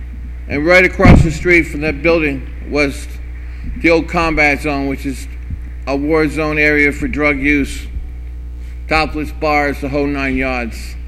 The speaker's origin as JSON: {"language": "English", "region": "Florida", "country": "United States", "tie": "born or raised there", "said": "I was supposed to go to Florida. I grew up in Florida. I went down to see my parents."}